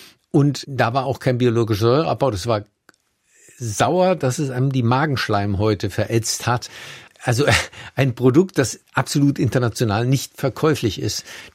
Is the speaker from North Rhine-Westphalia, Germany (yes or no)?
no; Rhineland-Palatinate, Germany; Also mit meiner Heimat Rheinhessen verglichen fast das Vierfache.